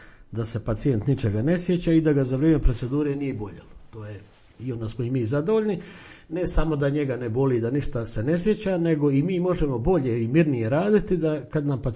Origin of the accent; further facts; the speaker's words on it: Croatia; mi smo Hrvati prilično čudni po pitanju odnosa prema vlastitom zdravlju